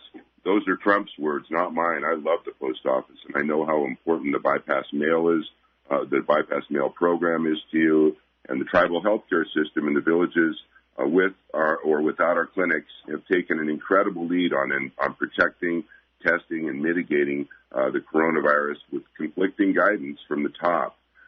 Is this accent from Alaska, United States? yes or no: yes; Juneau, Alaska, United States; And I was growing up in Juneau, I was president of my class.